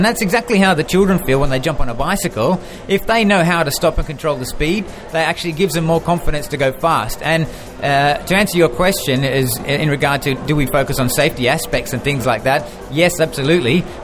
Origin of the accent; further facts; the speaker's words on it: Australia; Me being Australian and growing up in Australia